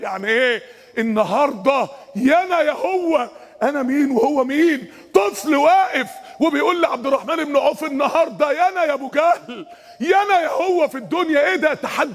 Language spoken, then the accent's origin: Arabic; Mansoura, Dakahlia, Egypt; وانا في ثانوي كان ما فيش كمبيوتر اصلا، ما اعرفش ان في كمبيوتر عندنا في المنصورة اصلا